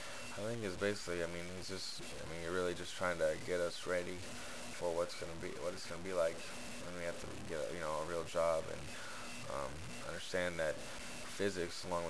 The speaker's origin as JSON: {"language": "English", "town": "Antioch", "region": "California", "country": "United States", "said": "I'm from the Bay Area, actually from Antioch, California, which is like 40 minutes from San Francisco."}